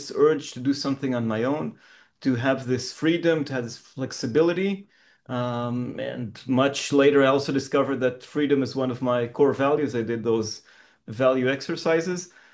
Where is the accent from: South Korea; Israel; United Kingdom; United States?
Israel; English is a second language; also born or lived in Canada; now in Barcelona, Spain; No, I was born in Israel. I'm Israeli. I spent 2.5 years in Canada.